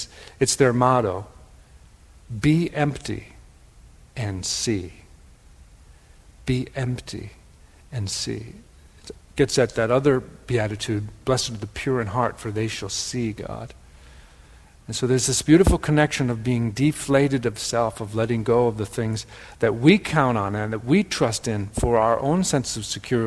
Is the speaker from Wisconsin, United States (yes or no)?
yes; Wisconsin, United States; accent: Wisconsin; That's my Wisconsin accent, I guess.